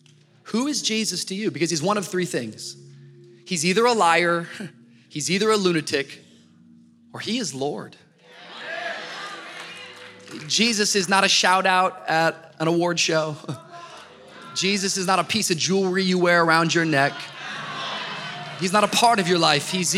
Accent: Miami, Florida, United States; if you ever go camping, which we're from Miami, so we don't

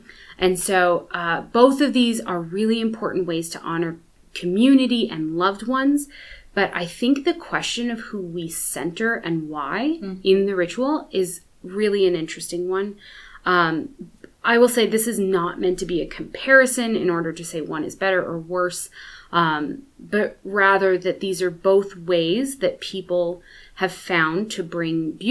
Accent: United States; I mean, as an American, like having been raised in an American Catholic family, we saw the weekly Mass as a religious duty

